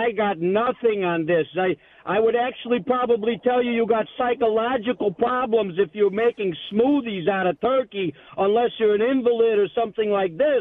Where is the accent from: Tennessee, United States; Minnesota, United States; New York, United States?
New York, United States; I mean, I got thick skin. I'm from New York.